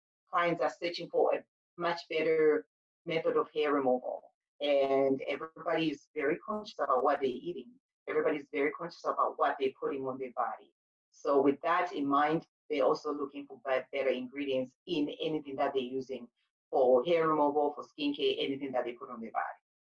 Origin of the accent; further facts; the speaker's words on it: Zimbabwe; I grew up in Zimbabwe